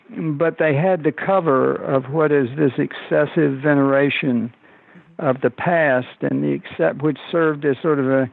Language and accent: English; Arkansas, United States; And I come from the Mississippi River Delta, and I come from Southeast Arkansas, and it is a very racist region.